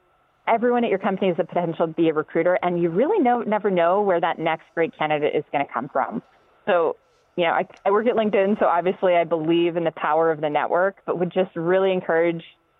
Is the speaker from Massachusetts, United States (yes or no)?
no; Pennsylvania, United States; My first job, I was on the floor at a retail company in Pennsylvania in my hometown.